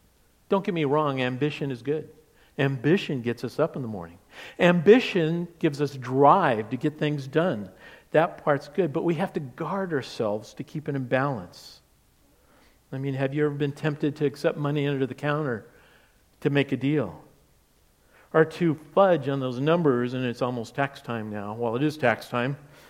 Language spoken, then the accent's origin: English; Seattle, Washington, United States; You know, I'm from the Seattle area. And since Beth and I left that fair city